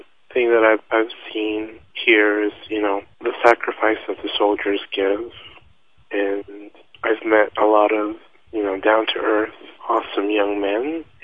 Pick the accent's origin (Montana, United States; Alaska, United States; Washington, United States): Alaska, United States; Sitka; I told him I was from Sitka, Alaska